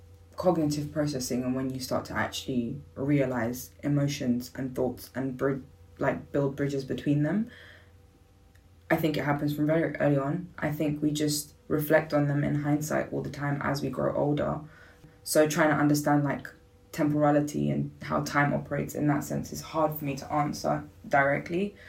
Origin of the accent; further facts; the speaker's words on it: London, United Kingdom; I am born and raised in London, but I very much do not feel like the same person whose mums and dads were born and raised in London.